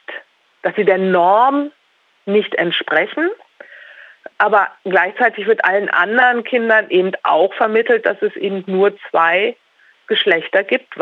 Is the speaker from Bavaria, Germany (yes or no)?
no; Lower Saxony, Germany; In Niedersachsen ist das, wo ich herkomme, ist das jetzt noch nicht in der gleichen Weise erfolgt